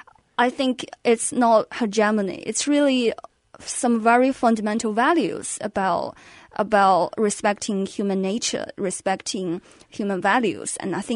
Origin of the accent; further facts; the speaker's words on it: Kunming, Yunnan, China; now in United States; I grew up in Kunming, Yunnan, in southwest of China.